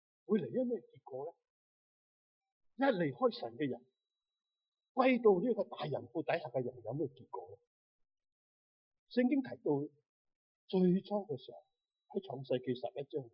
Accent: China; 我们中国人都做很多神出来的，关公是啦，孔子是啦

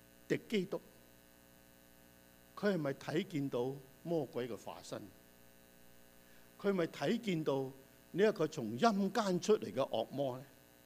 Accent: Canada; 我们加拿大人都周身债

